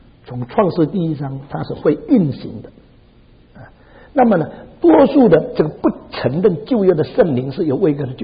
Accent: Indonesia; 这里只有我是印尼来的，

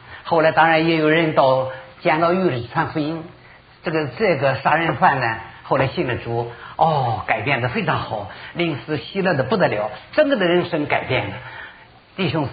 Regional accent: Shandong, China; 我是山东人啊

